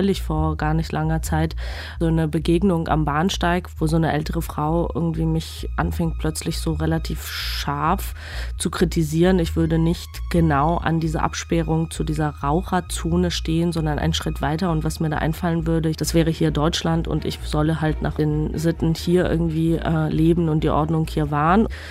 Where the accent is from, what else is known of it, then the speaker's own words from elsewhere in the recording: Georgia; now in Germany; ich bin irgendwie Georgierin, ich komme aus Georgien, das wird auch immer so bleiben